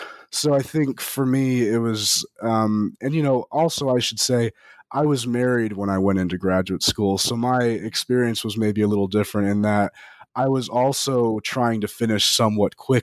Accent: Las Vegas, Nevada, United States; I'll be very honest, I'm from Las Vegas, Nevada, and the idea of traveling to South Carolina to pursue a doctoral degree, there was no innate prejudice I had.

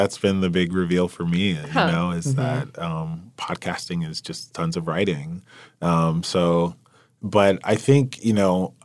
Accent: United States; my family has been here for 200 years almost. Like, I am a patriot, you know? I'm an American

